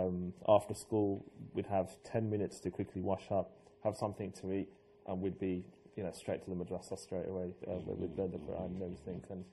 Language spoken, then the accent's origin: English; England, United Kingdom; I'm afraid not. I'm English.